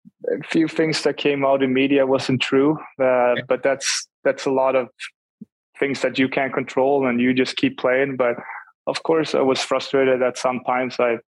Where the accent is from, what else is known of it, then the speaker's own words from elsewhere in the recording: Sweden; now in United States; I moved to northern Sweden, so I wasn't living in my hometown the entire time, even if I came back for 1 year before I moved over to Texas and the NHL. So I kind of been around a little bit, but obviously coming over to the US, it's totally different from living in Sweden